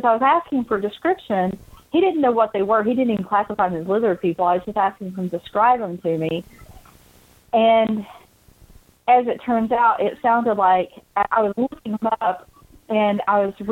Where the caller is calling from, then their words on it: Georgia, United States; from Georgia.